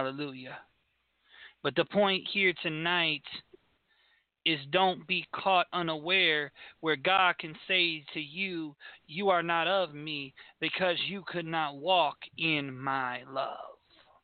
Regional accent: Milwaukee, Wisconsin, United States; I grew up here in Milwaukee, Wisconsin, and we served hundreds of homeless.

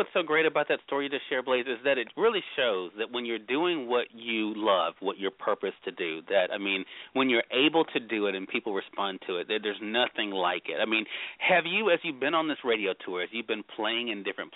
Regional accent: Mississippi, United States; or those joining us in my home state of Mississippi at WYAD 94.1 FM.

